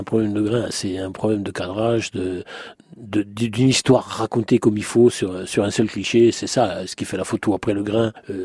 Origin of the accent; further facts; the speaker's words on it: Bastia, Corsica, France; also born or lived in Paris; now in Ajaccio, France; je suis né à Paris et j'ai vécu mon enfance à Bastia. Et j'ai quitté Bastia, si vous voulez, pour mon service militaire. Et j'ai été nommé à Ajaccio et j'en suis plus parti.